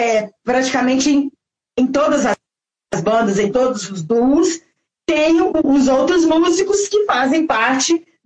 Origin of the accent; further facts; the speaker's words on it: Barreiro, Brazil; Eu sou nascida e criada no Barreiro. E realmente é pé vermelho.